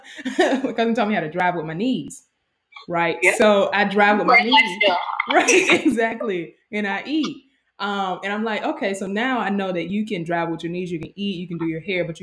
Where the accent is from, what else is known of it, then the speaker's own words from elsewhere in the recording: Savannah, Georgia, United States; Listen, in Atlanta traffic, so I'm from Savannah, right?